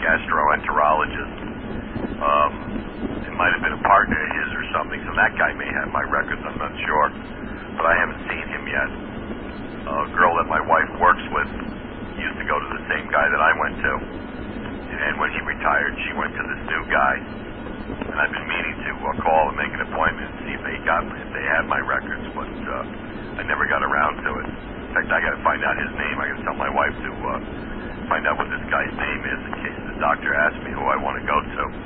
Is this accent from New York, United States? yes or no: yes; Queens, New York, United States; born there; I was born in Queens, believe it or not, St. Albans Naval Hospital, Queens, New York.